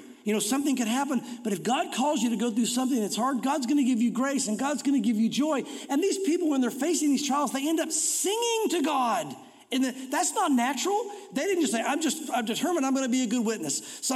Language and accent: English; United States; I just left. I'm an American.